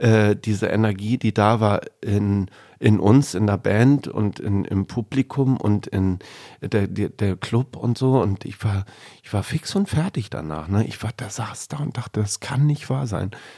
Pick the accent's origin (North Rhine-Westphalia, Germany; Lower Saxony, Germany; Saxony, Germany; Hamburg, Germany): Hamburg, Germany; born there; now in Ahrensburg, Germany; wenn ich in Bayern bin und mich die Leute fragen, dann sage ich, ich komme aus Hamburg. Also ich fühle mich auch, als ich bin hier geboren in Hamburg.